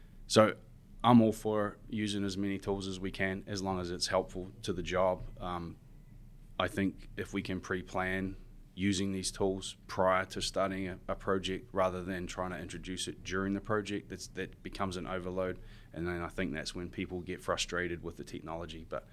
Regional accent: Christchurch, Canterbury, New Zealand; Where I grew up in Christchurch had a lot of earthquakes.

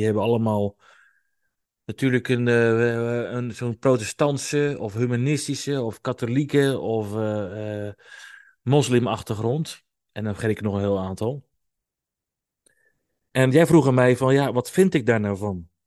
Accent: South Holland, Netherlands; ik ben opgegroeid in het Westland bij twee ouders die veel naar de kerk gingen.

